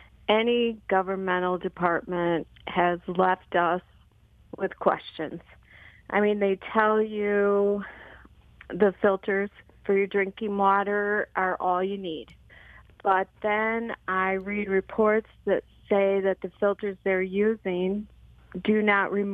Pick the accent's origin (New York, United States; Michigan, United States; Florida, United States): Michigan, United States; Oscoda; I'm from Oscoda, Michigan.